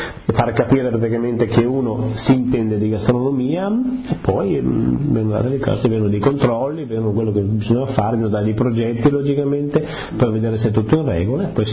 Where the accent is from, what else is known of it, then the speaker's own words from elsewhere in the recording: Polcenigo, Friuli-Venezia Giulia, Italy; moved away; A Polcenigo, quando io sono partito, il mio paese aveva sei, cioè il comune di Polcenigo con sei borghi